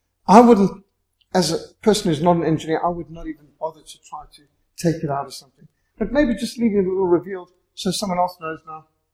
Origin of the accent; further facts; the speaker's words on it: South Africa; I'd be a South African missionary, but got a British passport.